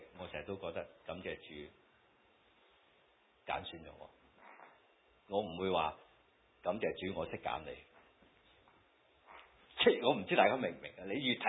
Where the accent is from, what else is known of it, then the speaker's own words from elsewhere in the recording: Guangdong, China; 咁我哋广东人讲说话好容易嘅，